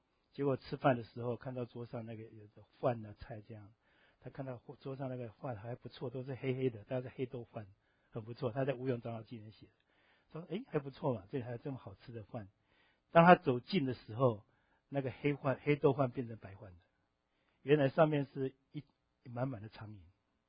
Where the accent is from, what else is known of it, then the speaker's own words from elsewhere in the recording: Taiwan; 我因为我台湾人嘛，我吃的不是很多，一点点可以，太辣就不行了。